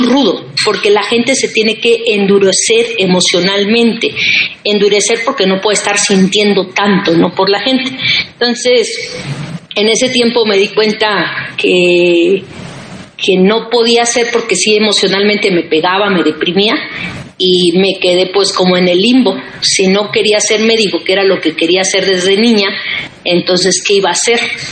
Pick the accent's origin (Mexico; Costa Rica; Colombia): Mexico; Ocosingo, Chiapas; also born or lived in Puebla; Yo soy originaria de Ocosingo, Chiapas, y estudié la prepa en Puebla.